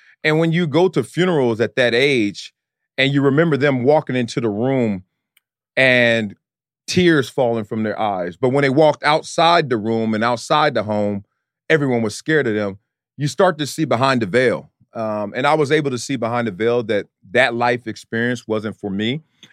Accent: Compton, California, United States; I'm from Los Angeles, Compton, California. So obviously we know about the adversity in the neighborhood, the gangs, the poverty.

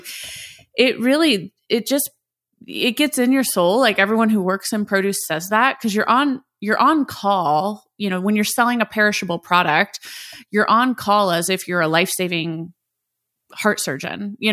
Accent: Indianapolis, Indiana, United States; They're a very large wholesale distributor based here in my hometown of Indianapolis, Indiana.

